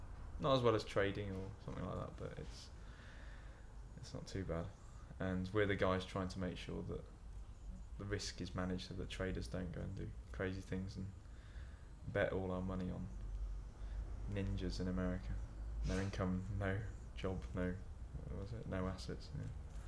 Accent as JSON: {"language": "English", "town": "Shrewsbury", "region": "West Midlands", "country": "United Kingdom", "said": "I'm 29, and I'm from Shrewsbury in Shropshire."}